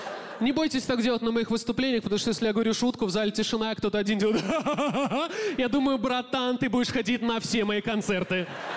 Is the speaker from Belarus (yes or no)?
yes; Belarus; я из Беларуси, у нас вообще передергивания запрещены.